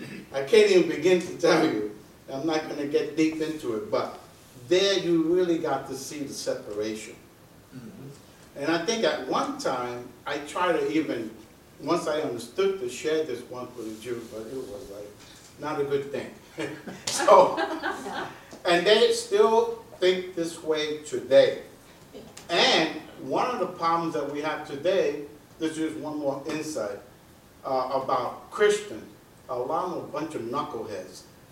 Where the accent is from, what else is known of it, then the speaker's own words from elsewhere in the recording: New York, United States; there's so many problems in my hometown of New York